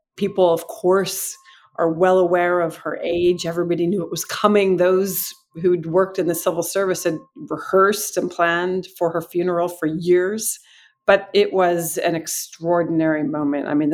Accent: United States; now in London, United Kingdom; as an American, long time in London

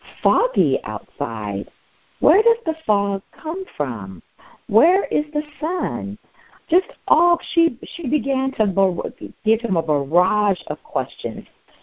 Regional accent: San Francisco, California, United States; Now, I'm from San Francisco, born and raised

